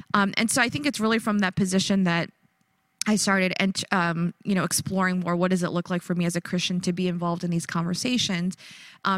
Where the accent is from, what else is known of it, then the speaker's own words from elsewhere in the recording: Philadelphia, Pennsylvania, United States; now in Elkridge, United States; I live in Elkridge, Maryland, which is right outside of Baltimore. I'm originally from Philly, so I'm a Philly girl at heart, but I've been living in Baltimore for the past 20 years or so.